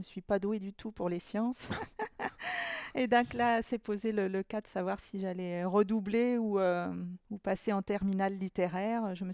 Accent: Chartres, Centre-Val de Loire, France; De Chartres.

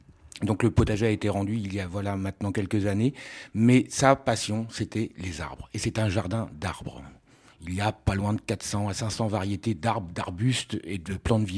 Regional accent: Le Mans, Pays de la Loire, France; also born or lived in Dreux; je suis né à Dreux, mais je suis originaire du Mans. Et après, je suis retourné vivre sur le Mans.

